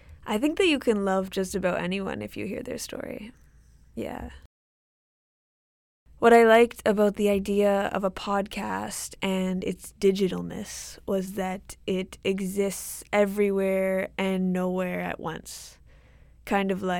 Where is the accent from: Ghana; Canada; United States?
Canada; Vancouver, British Columbia; British, and I live in so-called British Columbia, Canada. I grew up in East Vancouver, East